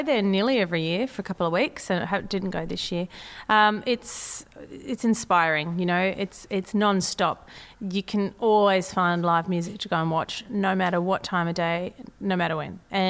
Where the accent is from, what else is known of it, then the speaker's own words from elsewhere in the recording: Australia; accent: Australian; my accent is Australian. Mm. You know, I don't. It's not even Sydney accent now. It's kind of like, where did I grow up?